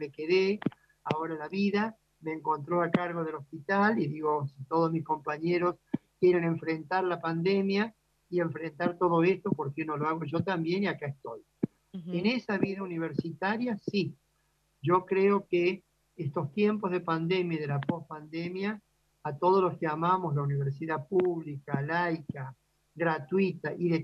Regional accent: Córdoba, Argentina; Yo soy cordobés, yo soy profesor titular de pediatría en Córdoba.

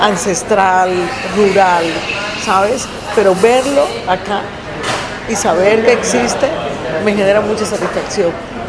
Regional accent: Colombia; soy cocinera colombiana y además estoy muy feliz de estar aquí en Argentina

